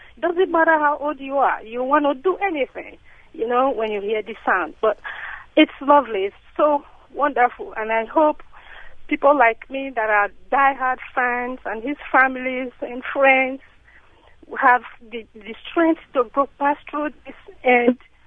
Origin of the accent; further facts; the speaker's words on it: Nigeria; Like I said, I'm originally from Nigeria.